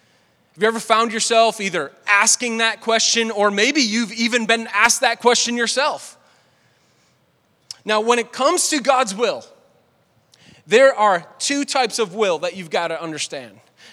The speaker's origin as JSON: {"language": "English", "town": "Boston", "region": "Massachusetts", "country": "United States", "tie": "born or raised there", "said": "And I grew up in the Northeast, and you know the phrase, how you like them apples. You know, that's from Boston, man. That's where I'm from."}